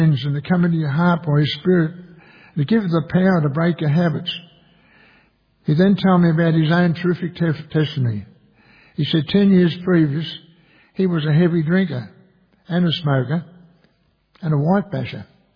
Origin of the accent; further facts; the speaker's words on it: Randwick, New South Wales, Australia; I was born at Ramwick in Sydney until I was 14 years of age.